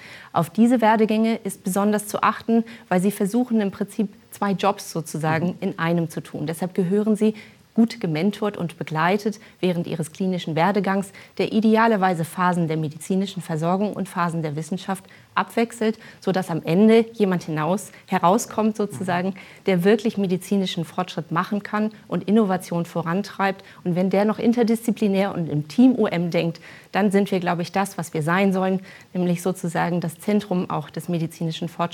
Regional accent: Hamburg, Germany; now in Mainz, Germany; ich bin Hamburgerin

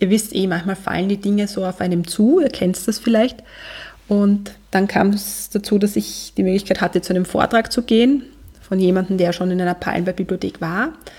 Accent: South India, India; das Land, von wo ich herkomme. Das ist Südindien in der Pampa, das sind ein paar Hütten, also es gibt dort nicht sehr viel.

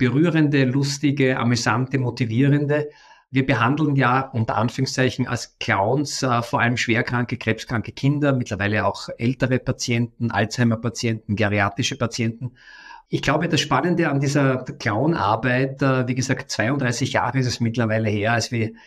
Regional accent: Vienna, Austria; ich komme aus Wien, das ist meine Heimatstadt, bin aber in der ganzen Welt unterwegs

